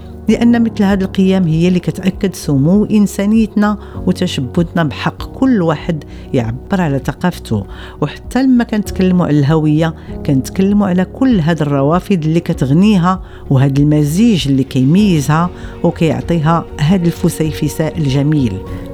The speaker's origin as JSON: {"language": "Arabic", "country": "Morocco", "said": "وعزز قيم التسامح والتعايش بيننا كمغاربة"}